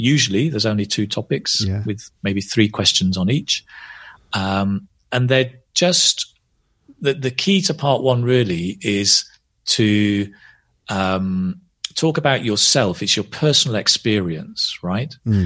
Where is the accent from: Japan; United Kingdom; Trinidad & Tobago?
United Kingdom; Manchester, North West England; Well, I come from Manchester, and traditionally it's quite a industrial city, but it has changed a lot in the last 10 years.